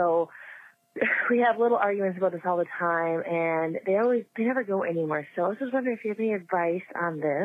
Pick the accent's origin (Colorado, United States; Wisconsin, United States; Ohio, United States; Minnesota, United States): Minnesota, United States; I'm from Minnesota.